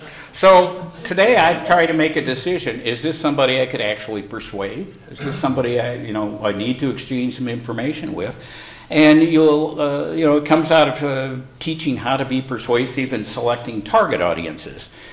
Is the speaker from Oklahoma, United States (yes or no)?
yes; Oklahoma, United States; I grew up in Oklahoma, I have family down there and in Arkansas, and most of them are Southern Baptists.